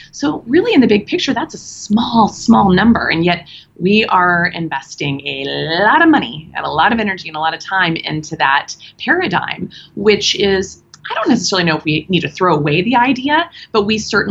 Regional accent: Kansas, United States; I grew up in Kansas, and nobody knew anybody with cancer then.

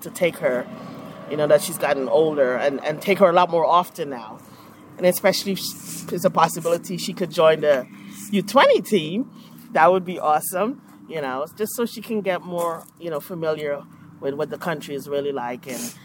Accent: Guyana; me growing up in Guyana, what it was like.

